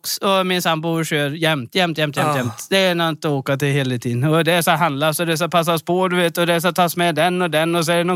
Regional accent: Vedum, Västra Götaland County, Sweden; Ja, jag är uppvuxen i Vedum och bor utanför Vara i en liten kyrkby som heter Helås.

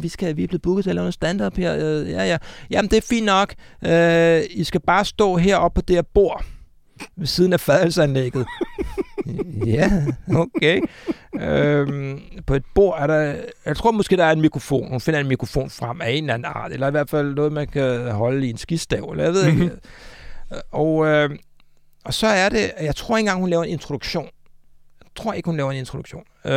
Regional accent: Capital Region of Denmark, Denmark; Og jeg er selv fra Nordsjælland.

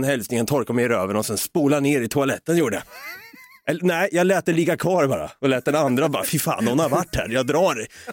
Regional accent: Norrköping, Östergötland, Sweden; Vi är från Norrköping.

